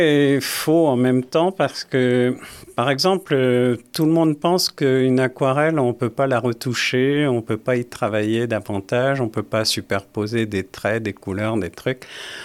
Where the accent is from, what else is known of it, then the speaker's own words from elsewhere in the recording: Remiremont, Grand Est, France; moved away as an adult; also born or lived in Nancy / Paris / Normandy; j'ai passé mon enfance à Remiremont jusqu'au baccalauréat. Et que j'ai passé à Épinal. J'ai fait mes études à Nancy et mon premier job à Paris.